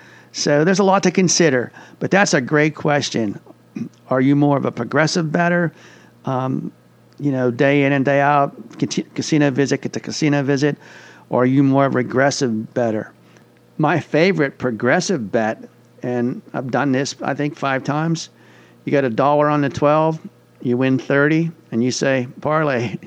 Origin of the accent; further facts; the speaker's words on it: Pennsylvania, United States; But, you know, you think I'd root for my home state, but I just couldn't do it.